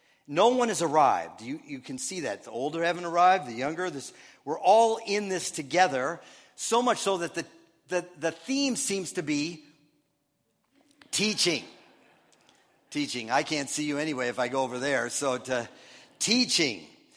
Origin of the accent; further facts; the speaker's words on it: Minnesota, United States; You know this, that I grew up in Minnesota and all that.